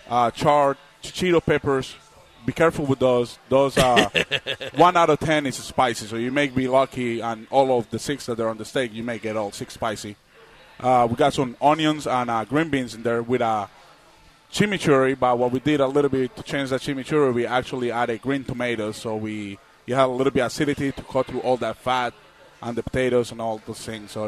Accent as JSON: {"language": "English", "country": "Colombia", "second_language": "English", "said": "Colombia."}